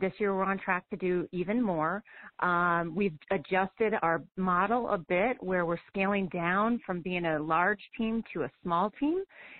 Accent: Madison, Wisconsin, United States; My dad was actually a real estate broker out of Madison, Wisconsin. So I grew up in Wisconsin, grew up in this business

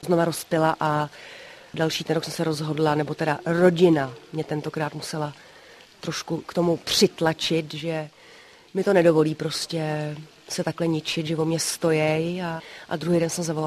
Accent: Prague, Czechia; pocházím teda z Prahy, kde jsem žila prostě krapítko bohemský život.

